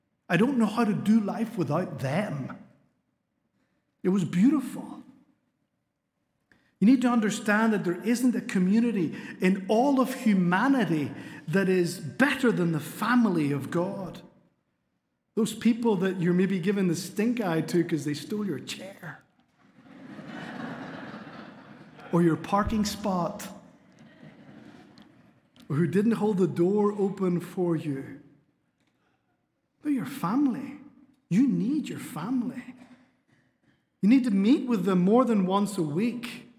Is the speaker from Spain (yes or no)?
yes; Canary Islands, Spain; I grew up in Spain. I know my accent doesn't communicate that, but Northern Irish missionaries to the Canary Islands, which are islands that belong to Spain.